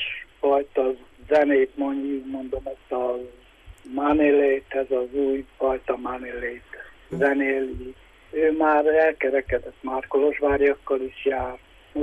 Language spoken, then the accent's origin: Hungarian; Székelyszenterzsébet, Harghita, Romania; 1968. október 27-én születtem, Székelykeresztúron, Szent Erzsébeti lakós vagyok, és... az iskolát itt jártam 8 osztály, utána 2 évet Keresztúron, a Lüceumban.